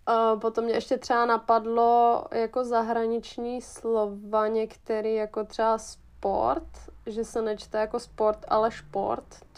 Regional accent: Hesse, Germany; accent: Hessian; Czech is a second language; což jsem si převzala ze svého hesenského přízvuku, takže se předem omlouvám za moje š, když je tam ch

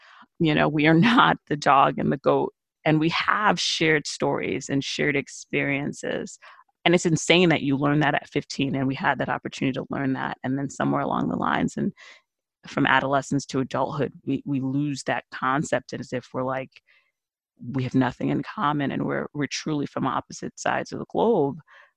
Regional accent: Brooklyn, New York, United States; growing up in Brooklyn, we're exposed to all different people.

